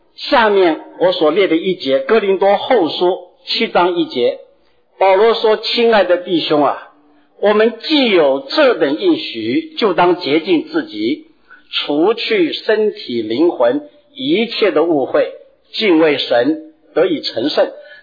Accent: China; 比方说我们中国人对人的几种描写，一般来说我们是做正人君子，不要做小人，做正人君子。

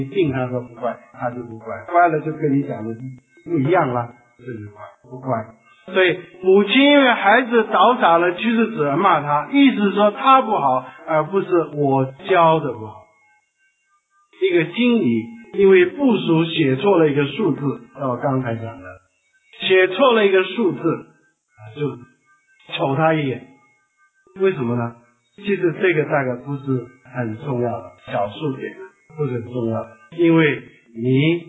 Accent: China; 我们中国人是把嘴放在盘子上是吧，这样吃

